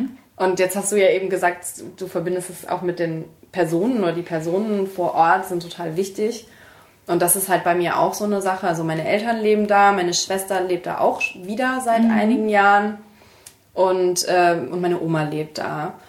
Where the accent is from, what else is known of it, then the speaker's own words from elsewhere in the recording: Mönchengladbach, North Rhine-Westphalia, Germany; ich komme aus Mönchengladbach, ich komme vom Niederrhein, ich komme aus NRW, aus dieser Gegend halt. Und halt auch so ein bisschen mit dem Heimatdialekt oder so, den ich zwar jetzt selber, also ich kann das sprechen